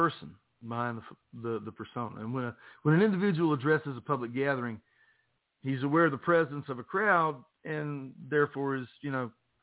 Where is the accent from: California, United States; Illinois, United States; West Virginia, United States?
West Virginia, United States; called us, because I'm from West Virginia, poor, illiterate, and strung out isn't an accidental outburst.